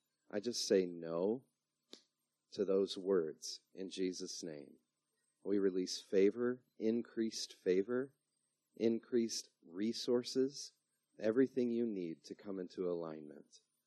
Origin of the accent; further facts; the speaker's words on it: Rochester, New York, United States; And I'm from Rochester, New York.